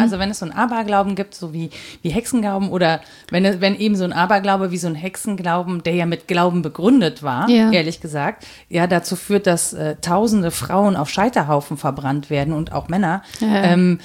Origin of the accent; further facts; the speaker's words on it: Rhineland-Palatinate, Germany; ich bin ja im Hunsrück so ein bisschen groß geworden auch.